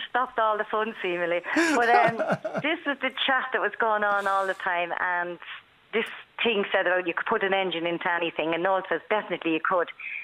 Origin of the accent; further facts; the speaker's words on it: Walsh Island, County Offaly, Ireland; Born and bred in it. Yes, I am indeed.